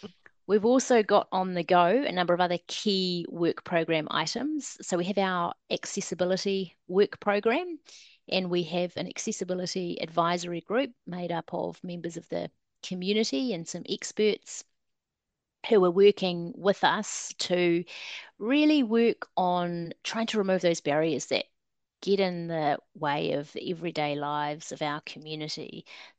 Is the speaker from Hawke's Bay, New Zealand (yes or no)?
no; Kapiti Coast, Wellington, New Zealand; now in Wellington, New Zealand; So I grew up on the Kapiti Coast, which is about an hour north of Wellington.